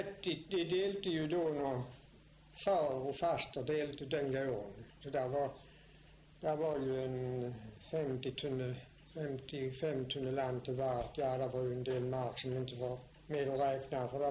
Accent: Sweden; Jag kommer ifrån Långarv socken.

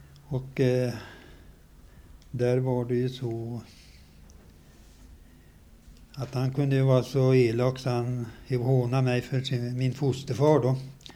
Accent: Uppsala, Uppsala County, Sweden; born there; jag föddes så 1906 i Uppsala domkyrkoförsamling.

